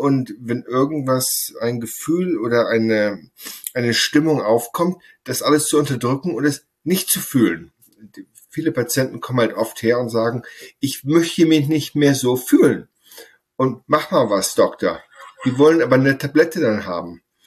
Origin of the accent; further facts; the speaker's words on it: Sylt, Schleswig-Holstein, Germany; moved away as an adult; also born or lived in Essen; now in United States; Ich bin auf Sylt aufgewachsen, habe da Abitur gemacht und auch Zivildienst, Abitur 1986